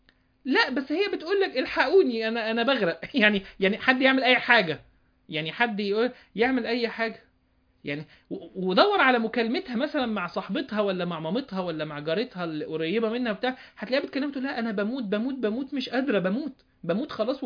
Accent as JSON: {"language": "Arabic", "region": "Upper Egypt", "country": "Egypt", "said": "انا راجل، انا راجل صعيدي"}